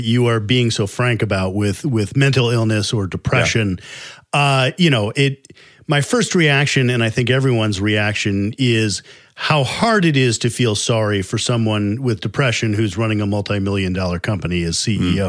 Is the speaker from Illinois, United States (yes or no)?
yes; Chicago, Illinois, United States; I'm from Chicago, so tell me what street.